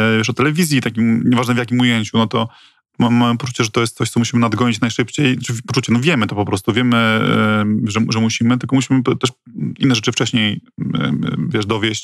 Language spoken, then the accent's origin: Polish; Reda, Pomeranian Voivodeship, Poland; ja nie jestem z Warszawy, tylko z Redy